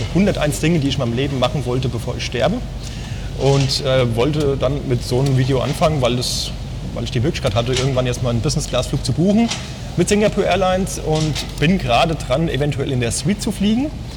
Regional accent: Dorheim, Hesse, Germany; also born or lived in Wölfersheim; aus dem wunderschönen Wetteraukreis in der Nähe von Frankfurt. Ich komme aus Wölversheim, ursprünglich aus Dorheim und das ist auch ganz in der Nähe von Bad Nauheim, da wo … stationiert war.

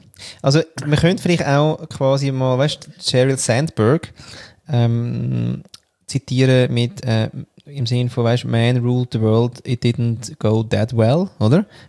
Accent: Austria; now in Switzerland; als Österreicher in der Schweiz.

